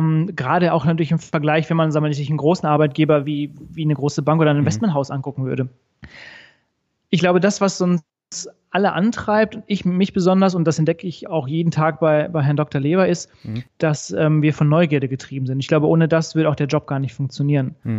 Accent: Recklinghausen, North Rhine-Westphalia, Germany; born there; moved away as an adult; now in Frankfurt, Germany; Bin gebürtig aus dem Ruhrgebiet, also im Recklinghausen geboren, zwischen Dortmund und Bochum, wenn man so möchte.

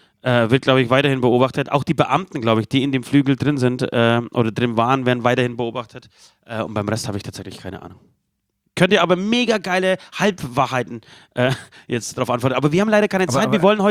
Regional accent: Poland; German is a second language; mein Heimatland Polen

